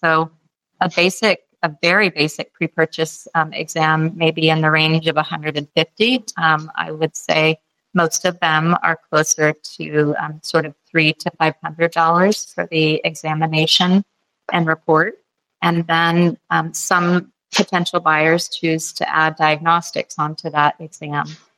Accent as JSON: {"language": "English", "town": "Canby", "region": "Oregon", "country": "United States", "tie": "born or raised there", "said": "I grew up in Western Oregon in the Canby area, and my mom enabled me by getting me my first pony when I was 2 years old."}